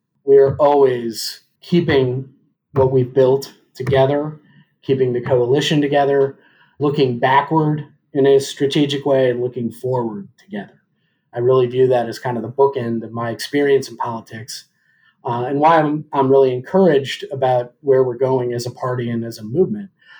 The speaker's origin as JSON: {"language": "English", "town": "Deerfield", "region": "Illinois", "country": "United States", "tie": "born or raised there", "said": "But I grew up outside of Chicago, as I said, in Deerfield, which has historically kind of been the bastion of Rockefeller Republicanism in Illinois"}